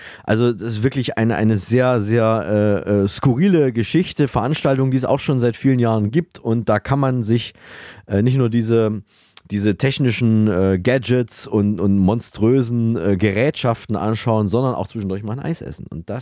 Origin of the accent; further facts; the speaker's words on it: Saalfeld, Thuringia, Germany; Und auch in Thüringen, rund um meine Heimatstadt Saalfeld, ist es Tradition